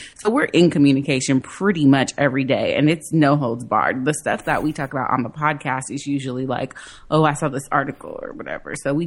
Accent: California, United States; I love California. I'm from the Bay Area. I'm from all over the Bay Area. I was born on the peninsula

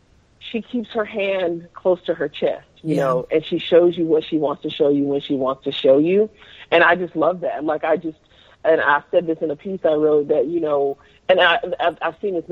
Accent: Houston, Texas, United States; I'm in the Beehive. I'm from Houston.

